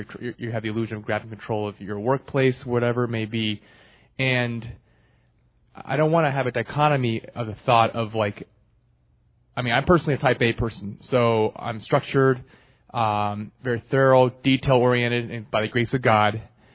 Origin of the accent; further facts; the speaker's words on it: New York, United States; You know, I'm from New York, so we're fast paced.